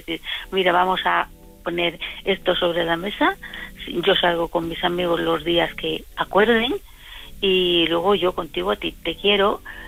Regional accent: Ávila, Castile and León, Spain; now in Barcelona, Spain; vivo en Barcelona, pero ya te dije el otro día que soy de Ávila.

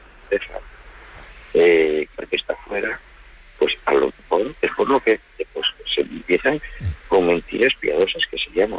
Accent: Asturias, Spain; Yo soy de Asturias y yo voy a todo el norte de España.

